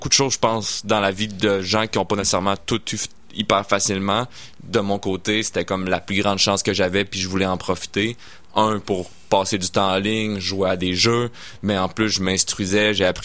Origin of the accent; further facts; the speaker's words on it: Sainte-Foy, Quebec, Canada; Je suis né à Sainte-Foy, puis born and raised pour la suite. En fait, j'ai été élevé sur la rive sud.